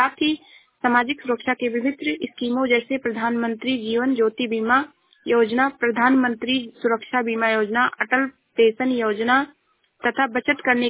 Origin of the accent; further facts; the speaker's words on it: Uttar Pradesh, India; मैं जिला श्रावस्ती से हूँ।